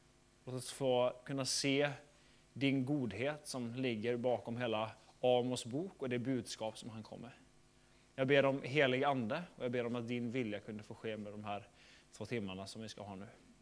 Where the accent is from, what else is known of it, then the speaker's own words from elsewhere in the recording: Sweden; Så jag är från Sverige, så det betyder att det blir en blandning, tror jag, av de här nordiska språken.